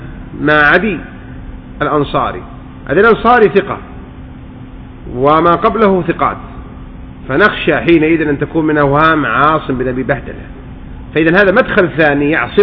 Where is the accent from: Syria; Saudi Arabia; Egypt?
Saudi Arabia; الحمد لله نعم كثرت في بلدنا الخليج خاصة السعودية المملكة العربية السعودية